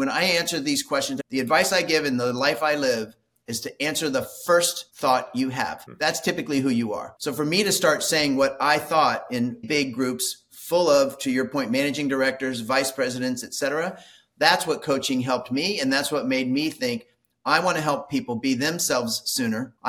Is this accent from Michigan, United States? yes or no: no; Florida, United States; literally born and raised in Florida